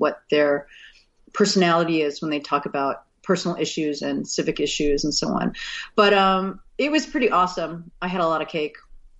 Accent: Texas, United States; also born or lived in Missouri; I was born in Missouri. I didn't grow up in Missouri, but I was born in Missouri. And then my dad was in oil and gas. So we moved around the country a lot. So I spent a good chunk of my formative years in Texas.

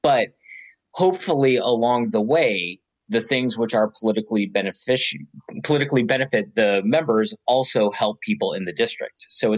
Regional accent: Georgia, United States; A big example of an earmark from my home state is the port of Savannah recently had to be dredged

